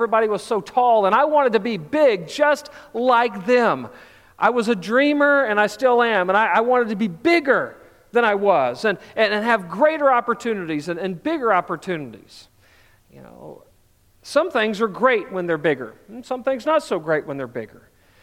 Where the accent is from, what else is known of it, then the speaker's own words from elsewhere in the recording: Texas, United States; You know, growing up in Texas and then other places in the country, everything was big.